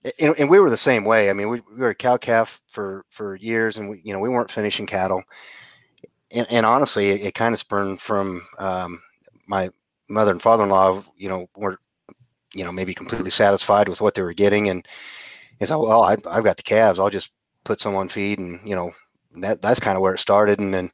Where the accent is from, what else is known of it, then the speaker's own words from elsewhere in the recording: Illinois, United States; I grew up in West Central Illinois. Good or bad, we're only about 35 minutes away from Burlington, Iowa